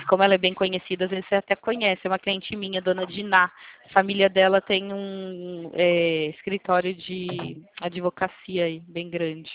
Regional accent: Itatiba, São Paulo, Brazil; Eu sou aqui do interior de São Paulo, do lado de Jundiaí. Bem encostado aqui, Jundiaí, Morungaba, Bragança, fica bem aí. Região.

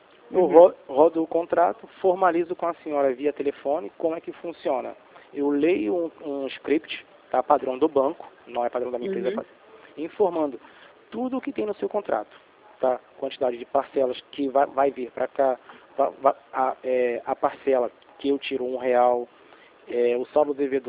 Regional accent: Rio de Janeiro, Brazil; eu sou aqui do centro do Rio.

